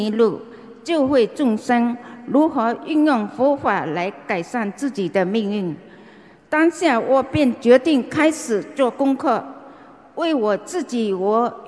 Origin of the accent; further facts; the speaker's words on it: Malaysia; 我是来自马来西亚的